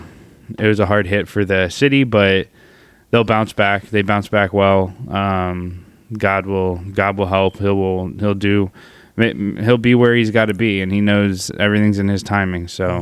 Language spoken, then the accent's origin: English; Louisiana, United States; I'm from Louisiana. I'm pretty sure I've said that one or two times on here, and so I'm not a big fan of New Orleans.